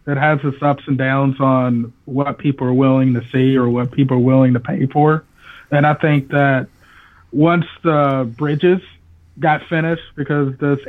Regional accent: New Albany, Indiana, United States; Southern Indiana, New Albany, Indiana.

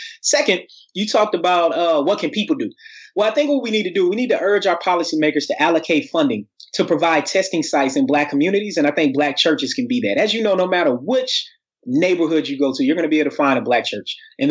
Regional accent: Atlanta, Georgia, United States; also born or lived in Tennessee; I mean, I grew up in Atlanta. I'm from Tennessee.

